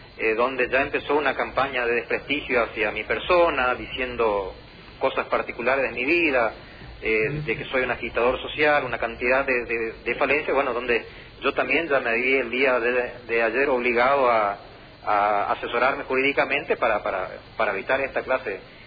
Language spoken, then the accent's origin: Spanish; Montecarlo, Misiones, Argentina; Yo soy nacido y criado en Monte Carlo hace 48 años.